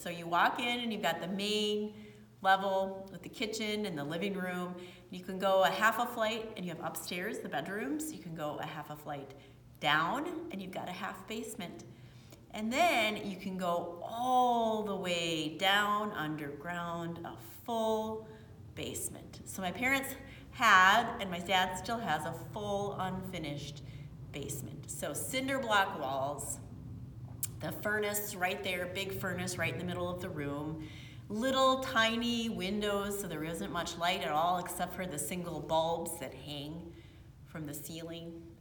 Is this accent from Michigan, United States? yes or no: no; New Brighton, Minnesota, United States; I grew up in New Brighton, Minnesota, which is a suburb, a first-ring suburb of Minneapolis-St. Paul, just about 30 minutes from where our church is here in Eagan, Minnesota. So I grew up in New Brighton.